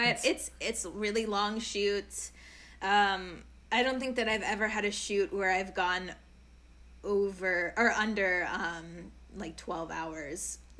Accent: Savannah, Georgia, United States; So when I was growing up in Savannah, I believe I was 9 years old. I started doing plays at school, and then I got into the Savannah Children's Theater

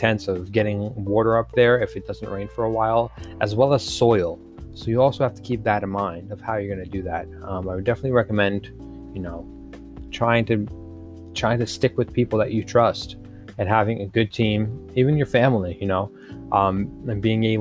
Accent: New York, United States; Now, where I'm from New York.

